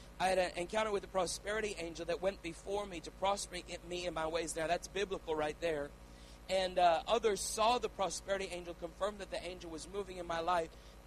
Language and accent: English; Canada; moved away as an adult; now in United States; we're Canadian citizens. Although I've been a missionary in America since the age of 19, we are Canadian citizens.